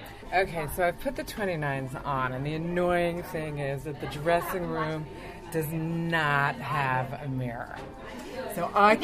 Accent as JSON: {"language": "English", "country": "United States", "moved": "yes", "lives_now": "London, United Kingdom", "said": "As you can hear, I'm American, but I've lived here for 9 years, and I've been coming to Chiswick for 20 years."}